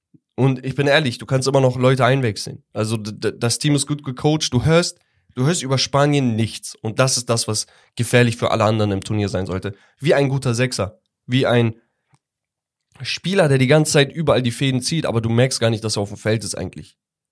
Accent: Turkey; Bro, sage ich als Türke sogar nein.

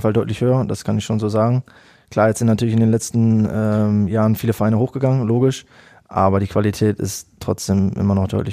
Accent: Bochum, North Rhine-Westphalia, Germany; ich bin in Herne geboren, ich habe meine ganze Kindheit in Bochum verbracht. Deswegen kenne ich das hier, ich kenne, wie die Leute sind, deswegen ist das für mich Heimat auch.

